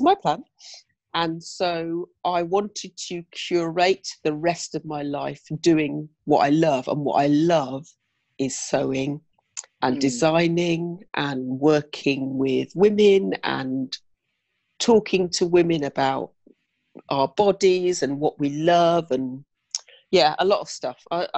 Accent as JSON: {"language": "English", "region": "South East England", "country": "United Kingdom", "tie": "born or raised there", "lives_now": "London, United Kingdom", "said": "moved to London from my hometown in Oxfordshire"}